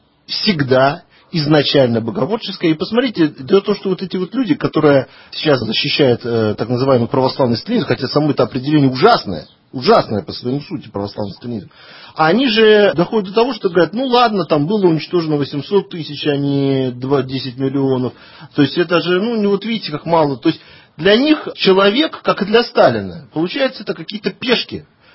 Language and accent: Russian; Saint Petersburg, Russia; в моем родном городе Санкт-Петербурге, тогда Ленинград